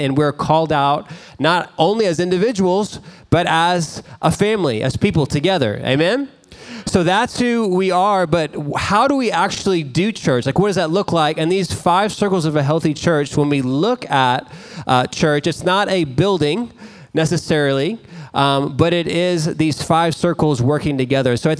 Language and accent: English; Dallas, Texas, United States; I remember for me growing up as a kid, I grew up in the Dallas area.